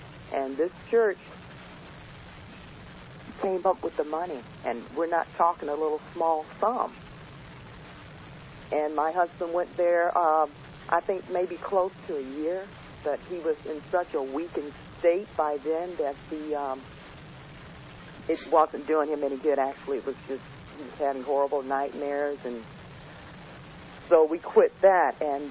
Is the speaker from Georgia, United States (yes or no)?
yes; Georgia, United States; I was in the state of Georgia, my hometown.